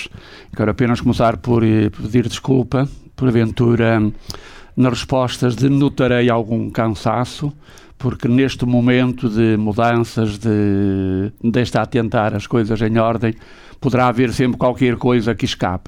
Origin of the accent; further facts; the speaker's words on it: Braga, Portugal; also born or lived in Famalicão; Eu gosto de dizer que sou bracarense, né? Nasci em Famalicão e não renuncio às minhas origens, né? O que é certo é que desde os 11 anos eu passei-os em Braga, não é? 12 no seminário, depois estive um como coadjutor de São Vítor, 3 em Roma e depois o resto sempre em Braga.